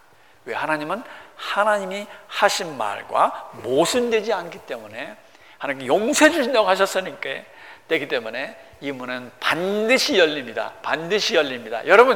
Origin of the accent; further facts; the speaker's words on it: South Korea; 나도 한국 사람입니다. 나도 부족합니다.